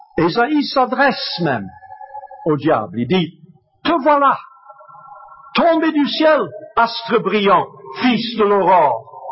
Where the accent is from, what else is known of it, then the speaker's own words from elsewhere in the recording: Flanders, Belgium; Mais chez nous, en Flandre, c'est toujours bleu.